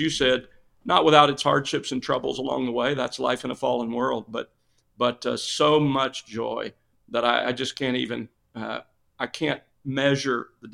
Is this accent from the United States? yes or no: yes; Mobile, Alabama, United States; I am from Mobile, Alabama, originally, and kind of like your family, from a large family. I'm the youngest of 10 children.